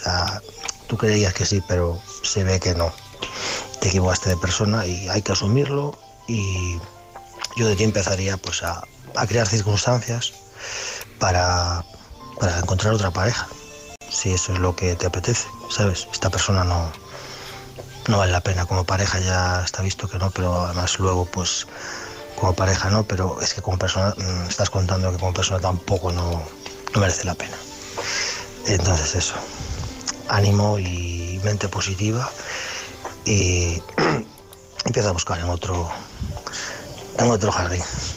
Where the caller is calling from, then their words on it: Galicia, Spain; de Galicia.